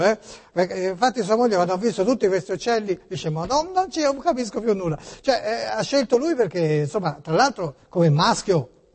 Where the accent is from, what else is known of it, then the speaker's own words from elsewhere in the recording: Tuscany, Italy; io lavoro qua, ma non sono di Genova, io sono toscano